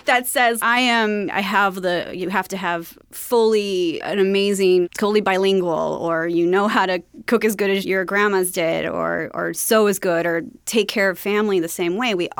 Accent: Long Beach, California, United States; But also where I grew up in Long Beach. It's, you know, very diverse, luckily diverse community

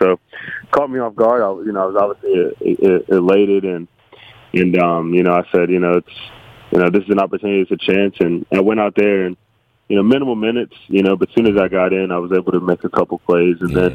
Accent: Bedford, Virginia, United States; Come from a small town. It's only like 7,000. That's being generous. Probably 6,500 actually in my hometown of Bedford, Virginia. So like really, really small town.

